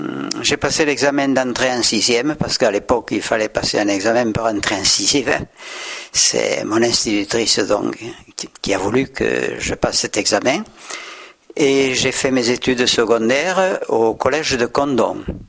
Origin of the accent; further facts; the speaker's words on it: Manciet, Occitanie, France; Je suis né à Sauboire, un petit village du Bas Armagnac, dans la commune de Manciette. Mon père est gascon, ma mère est venue d'Italie à l'âge de 17 ans. Mais ma famille est gasconne